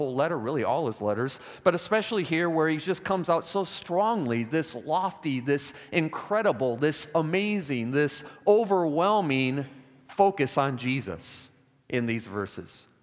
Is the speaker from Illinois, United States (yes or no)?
yes; Chicago, Illinois, United States; My teams, I'm from Chicago, born and raised, so we follow our Chicago teams.